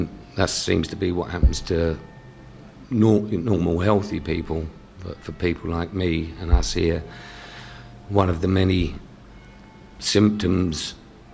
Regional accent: London, United Kingdom; I was born and bred in King's Cross, Somers Town in North London.

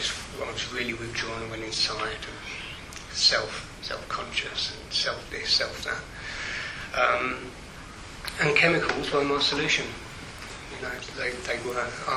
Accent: Islington, London, United Kingdom; I'm from Islington, and I'm one of seven

